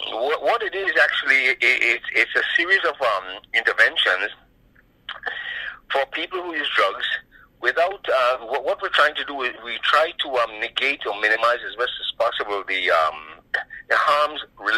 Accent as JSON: {"language": "English", "country": "Canada", "said": "And I don't think as a Canadian society who's not afraid to demonstrate to the rest of the world that we are compassionate, humane people"}